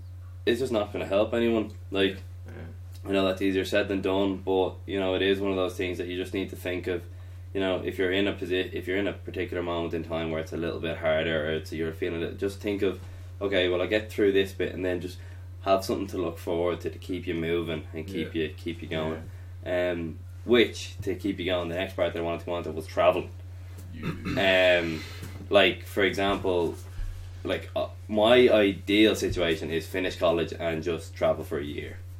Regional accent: Ireland; I don't know what it is about being Irish, but like, when you go somewhere else, like, people, you stand out so much from everyone else.

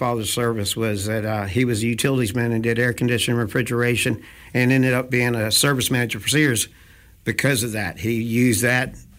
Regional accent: Prichard, Alabama, United States; born there; I was born in Pritchard, and when I was growing up

